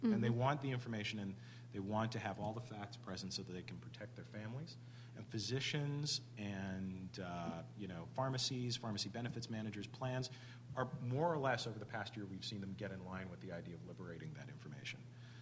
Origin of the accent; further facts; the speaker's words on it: Canada; I'm a Canadian citizen, so I'm somewhat familiar with the same problem elsewhere